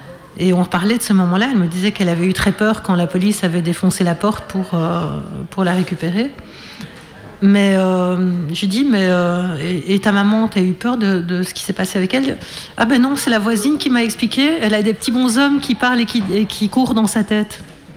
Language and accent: French; Belgium; Alors, chez nous, en Belgique.